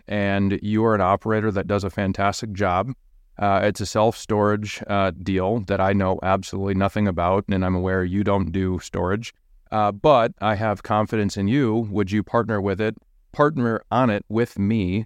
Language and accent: English; Rochester, Minnesota, United States; we ended up moving back to my hometown of Rochester, Minnesota, and I became a real estate agent.